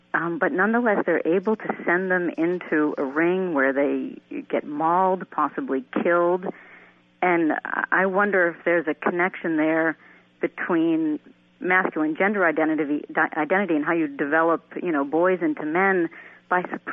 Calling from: Boston, Massachusetts, United States; I'm calling from Jamaica Plain. I have no doubt that there are dog fights in my town.

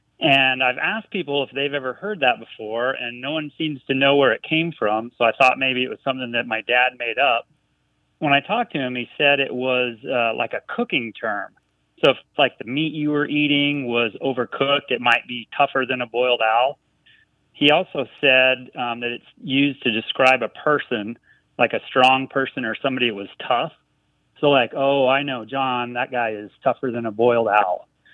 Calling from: Frisco, Texas, United States; I'm calling you from Frisco, Texas

